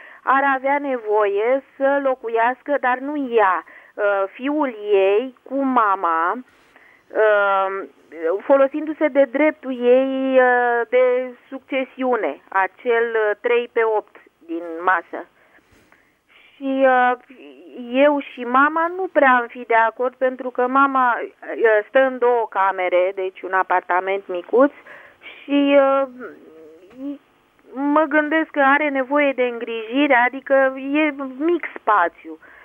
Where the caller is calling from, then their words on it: Bucharest, Romania; Sunt din București, da.